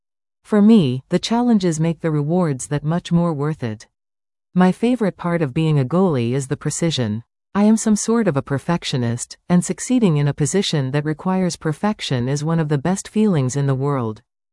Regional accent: Weyburn, Saskatchewan, Canada; However, growing up in Weyburn meant that there was a greater connection to my community through the sport.

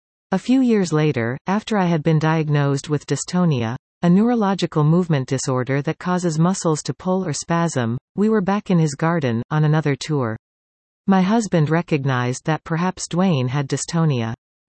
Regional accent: Mattawa, Ontario, Canada; while recovering in the hospital in my hometown of Mattawa.

